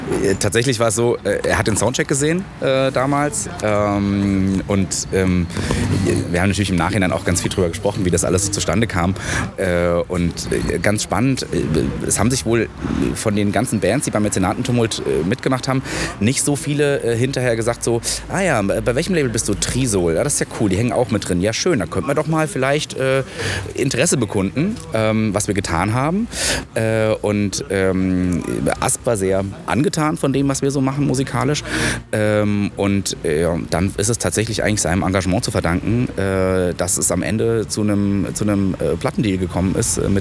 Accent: Saarland, Germany; Also wir kommen aus dem Saarland ursprünglich.

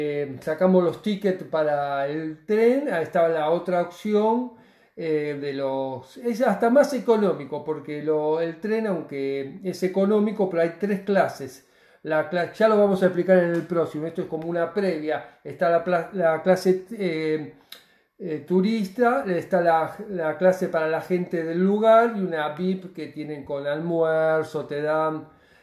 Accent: Argentina; cuando decís que sos argentino, aunque uno no sea hincha o sí de Boca, siempre se lo recuerdan a toda la gente.

